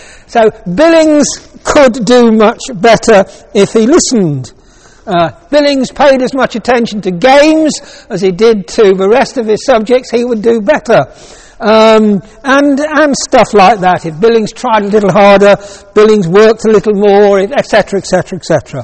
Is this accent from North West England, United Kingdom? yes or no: no; Leicester, East Midlands, United Kingdom; I was born in Leicester, lived in Leicester as a young man, worked for Midland Bank around the Midlands for 18 years.